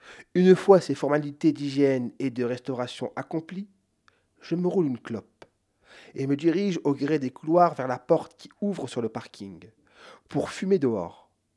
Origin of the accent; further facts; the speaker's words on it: Hauts-de-France, France; je lui avoue que je suis de la Somme